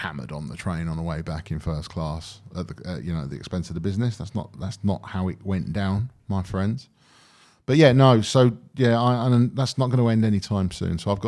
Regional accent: York, Yorkshire and the Humber, United Kingdom; Got a vegan sausage roll with some marmalade jam made in my hometown, York.

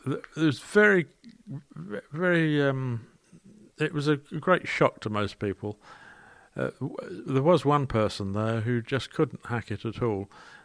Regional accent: Shirley, London, United Kingdom; also born or lived in Addiscombe; I was born in Addiscombe, and we lived at number 13 the Lees in Shirley. I was born in 1937.

